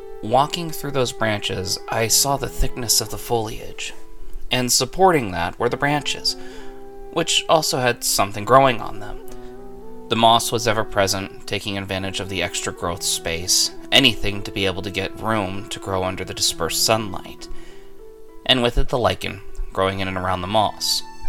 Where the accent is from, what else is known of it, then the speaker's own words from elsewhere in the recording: New England, United States; I'm a New England kid, and growing up in New England, John F. Kennedy was revered as the Second Coming.